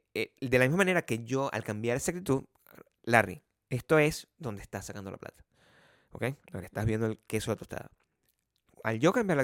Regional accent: Venezuela; nosotros los que venimos de la República Bananera de Venezuela.

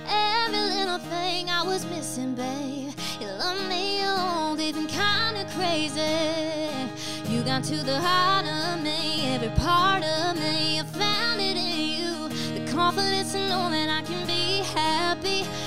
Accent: Alabama, United States; Alabama. Yes.

